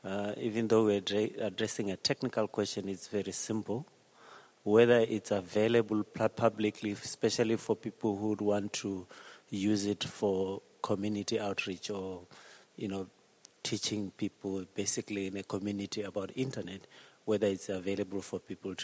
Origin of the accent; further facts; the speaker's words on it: Botswana; I'm a fellow from Botswana.